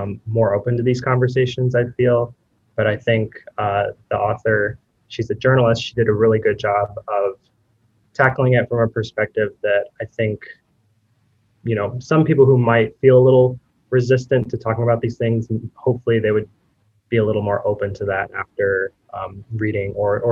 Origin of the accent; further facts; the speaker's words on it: Chesapeake, Virginia, United States; now in Chicago, United States; I'm originally from Chesapeake, and I currently live in Chicago